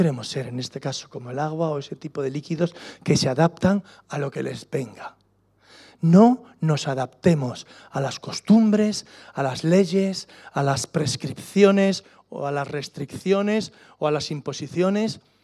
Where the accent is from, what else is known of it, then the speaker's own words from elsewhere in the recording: Spain; nosotros, los españoles, no es que nosotros lo... Es que así lo hacemos en mi tierra.